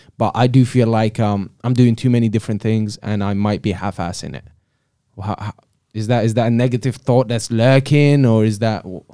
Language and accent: English; Algeria; I grew up in Algeria, North Africa.